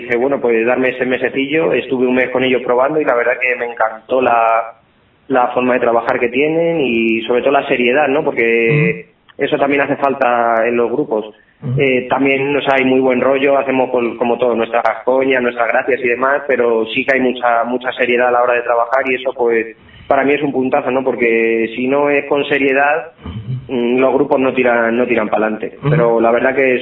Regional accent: Madrid, Community of Madrid, Spain; yo no soy de Aranjuez, yo soy de Madrid centro.

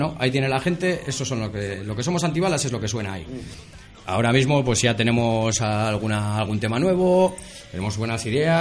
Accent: Barakaldo, Basque Country, Spain; también consta de que somos de donde somos de Baraca

